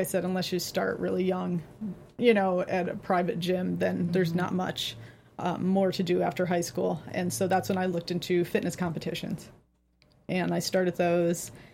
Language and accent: English; Pittston, Pennsylvania, United States; I grew up in Pittston, Pennsylvania. It's a small town in between Wilkes-Barre and Scranton.